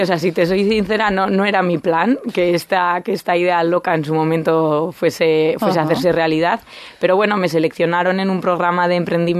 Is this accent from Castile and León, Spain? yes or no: no; San Sebastián, Basque Country, Spain; also born or lived in Shanghai, China; No, bueno, soy de Donosti.